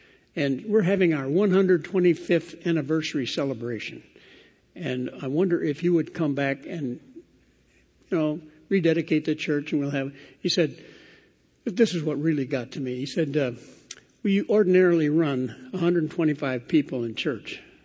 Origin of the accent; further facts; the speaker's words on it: Detroit, Michigan, United States; moved away as an adult; didn't say that I was born in Detroit and at 18 went in the Air Force and left Detroit and never went back.